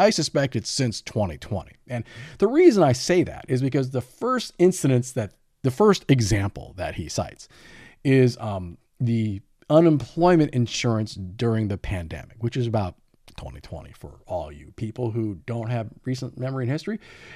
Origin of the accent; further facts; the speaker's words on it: California, United States; and as a Californian